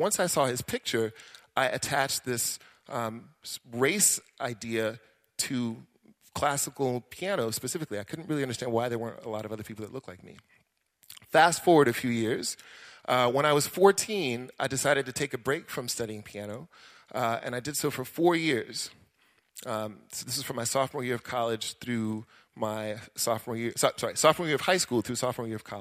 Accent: Washington, District of Columbia, United States; born there; So I was born here in the United States, in Washington, D.C., and I sound very much like an American, but I did not really grow up, at least initially, as an American.

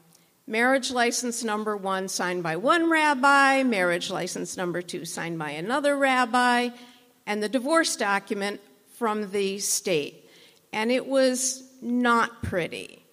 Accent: Rockford, Illinois, United States; she spent in Rockford, Illinois, my hometown

